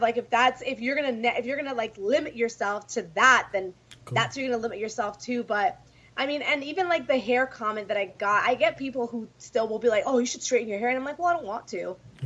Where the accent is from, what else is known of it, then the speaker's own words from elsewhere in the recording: New York City, New York, United States; That's also just, it's where I grew up. Like, I'm from New York City. I didn't have a choice but to be feisty, but to be sassy.